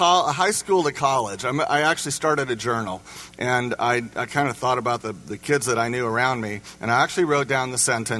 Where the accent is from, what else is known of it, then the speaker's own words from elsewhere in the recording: Indiana, United States; I grew up in Indiana where you know, you had to be a fantastic basketball player to be on your elementary team